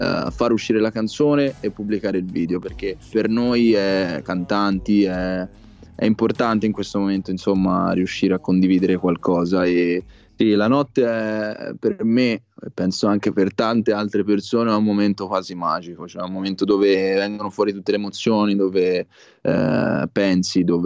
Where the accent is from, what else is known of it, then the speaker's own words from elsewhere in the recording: Florence, Tuscany, Italy; Sono di Firenze, ho iniziato ad approcciarmi alla musica all'incirca all'età di 14 anni